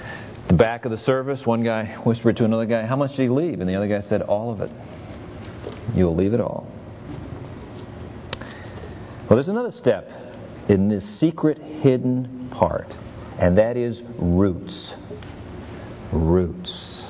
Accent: California, United States; I grew up in California, and there were orange trees where I grew up, and we went to a grove one time

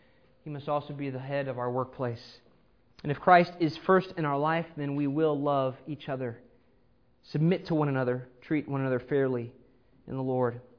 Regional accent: United States; you know, I'm Cherokee, I'm American Indian, all the red, my people, the red people are going to be over here

